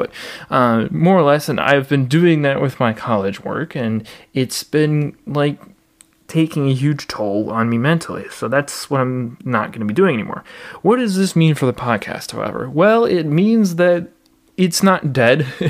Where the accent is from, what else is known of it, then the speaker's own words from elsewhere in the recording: Wisconsin, United States; USS Wisconsin is being added, which is amazing because that ship is named for my home state, is partially funded by my home state